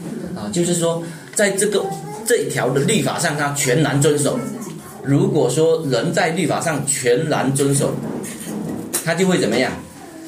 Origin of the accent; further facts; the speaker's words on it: China; 现在2.58万亿真的是分给我们中国人一个人不要分了